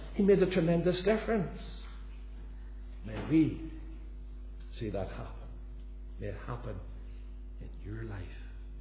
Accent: Lisburn, Northern Ireland, United Kingdom; Remember, after one of those meetings in my hometown of Lisburn, and the meeting there in the Christian Workers Union Hall

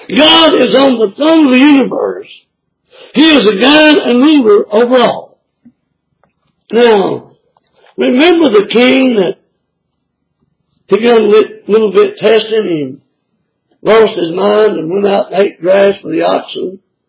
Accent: Kentucky, United States; Anyway, I grew up in Eastern Kentucky.

